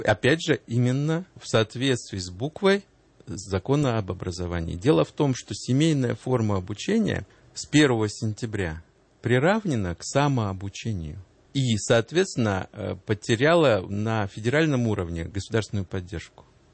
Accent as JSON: {"language": "Russian", "town": "Alapayevsk", "region": "Sverdlovsk Oblast", "country": "Russia", "tie": "born there", "said": "Я не из Москвы, я родился в Алапаевске. Такой известный город на Урале с очень тяжелой, может быть, судьбой определенной."}